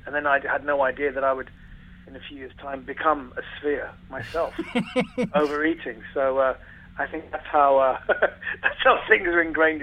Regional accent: England, United Kingdom; first language Farsi; I couldn't speak English. my parents lived in this country, as you would, you know, if British people live abroad, they'd speak English with their kids.

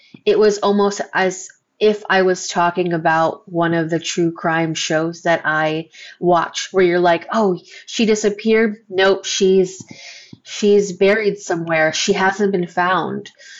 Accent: New Jersey, United States; born there; I was born in New Jersey, so she has ties to the East Coast.

